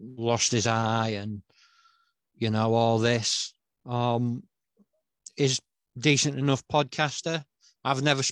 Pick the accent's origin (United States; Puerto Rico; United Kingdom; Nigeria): United Kingdom; I suppose as a Brit